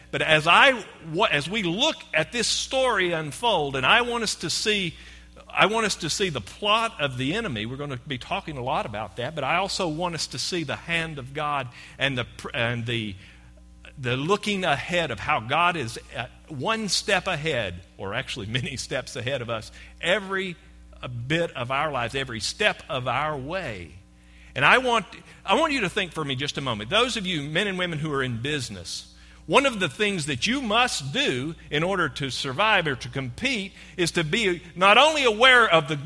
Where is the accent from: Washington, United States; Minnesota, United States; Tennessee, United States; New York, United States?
Tennessee, United States; If we take it to the world of sports, we're from Tennessee